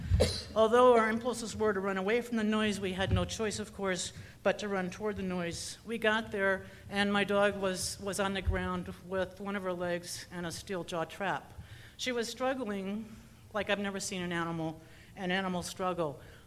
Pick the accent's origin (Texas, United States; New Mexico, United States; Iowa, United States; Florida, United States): New Mexico, United States; Peña Blanca; from Peña Blanca